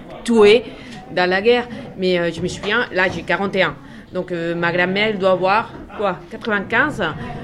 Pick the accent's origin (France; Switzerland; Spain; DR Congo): Spain; French is a second language; Moi, je viens de l'Espagne, ouais.